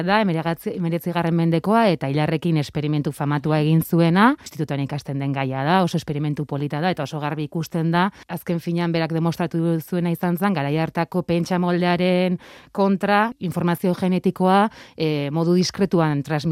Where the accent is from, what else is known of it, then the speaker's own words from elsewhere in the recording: San Sebastián, Basque Country, Spain; Ni Donostiarra naiz